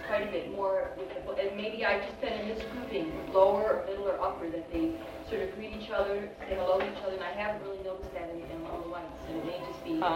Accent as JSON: {"language": "English", "region": "Midwest", "country": "United States", "said": "I'm originally from the Midwest, just been here a few months."}